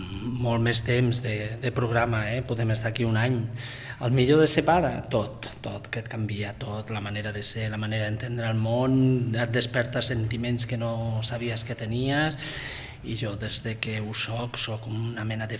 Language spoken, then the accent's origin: Catalan; Barcelona, Catalonia, Spain; born there; vaig néixer a Barcelona, és al costat del Nou Camp.